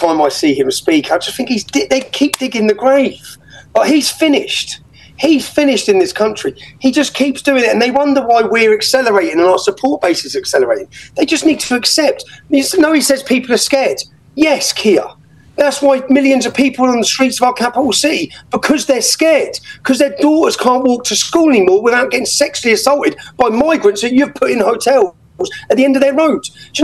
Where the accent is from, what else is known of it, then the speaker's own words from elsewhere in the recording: England, United Kingdom; White English, which is what I am, we're a minority in my hometown.